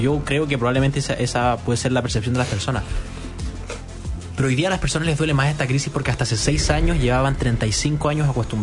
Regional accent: Temuco, Araucanía, Chile; Yo soy del sur de Chile, de Temuco.

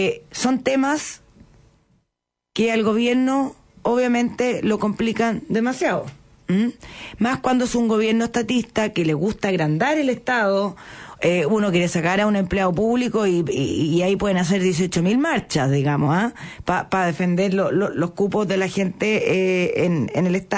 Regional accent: Chile; que no se hable de los temas que sí nos convocan como chilenos

